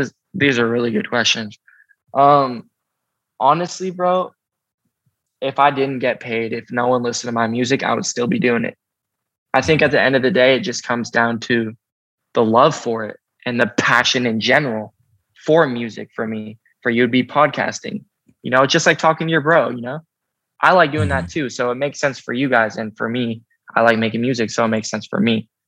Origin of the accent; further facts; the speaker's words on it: Seattle, Washington, United States; Well, with Charlie, that's just my bro. We're from Seattle together.